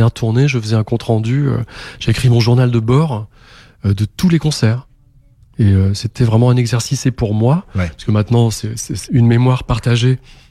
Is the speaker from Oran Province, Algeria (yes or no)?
yes; Oran Province, Algeria; au Cap Falcon, l'endroit dans lequel j'étais quand j'étais enfant en Algérie.